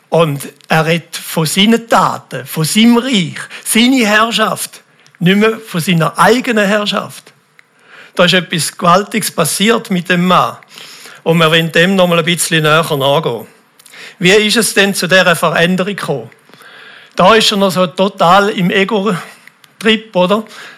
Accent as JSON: {"language": "German", "country": "Switzerland", "said": "Und ich glaube, auch da können wir uns auch als Schweizer sehr wohl identifizieren damit."}